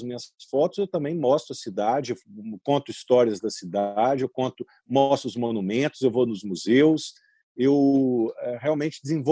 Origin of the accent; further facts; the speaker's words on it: Brazil; now in Paris, France; eu sou brasileiro, eu estou em Paris, eu estou mostrando Paris para os brasileiros.